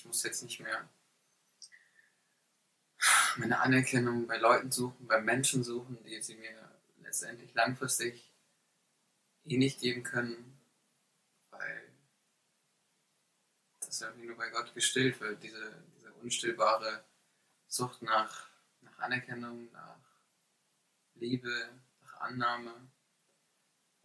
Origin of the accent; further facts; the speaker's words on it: Wolfsburg, Lower Saxony, Germany; in der Gemeinde in Wolfsburg, da wo ich herkomme.